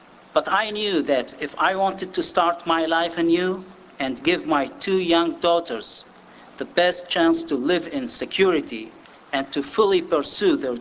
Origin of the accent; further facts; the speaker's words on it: Al-Hilla, Babil, Iraq; when I was growing up in Al-Hilla, Iraq